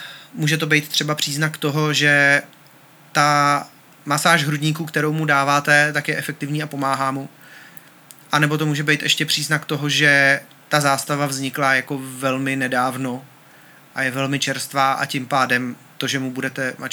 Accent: Prague, Czechia; Dobře, ale já jsem rozenej Pražák. Rozenej Pražák.

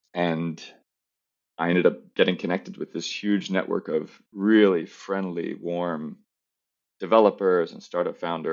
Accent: Pennsylvania, United States; also born or lived in New York City; now in Tokyo, Japan; And I'm originally from the States, East Coast, Pennsylvania, and then was living in New York City for a while. I'm currently running a software development company in Tokyo.

